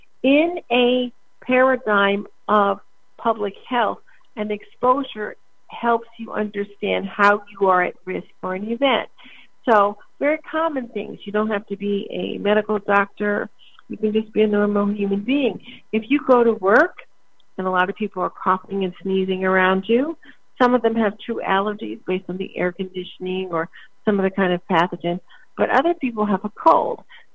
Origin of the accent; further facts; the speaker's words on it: Shaker Heights, Ohio, United States; Really old elementary schools where I grew up in Shaker Heights, Ohio, had a coat room.